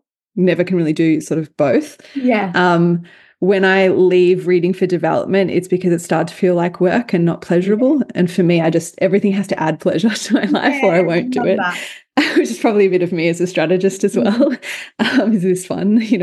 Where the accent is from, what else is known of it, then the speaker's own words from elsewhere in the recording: Dandenong Ranges, Victoria, Australia; I grew up in Dandenong Ranges in Victoria, temperate rainforest.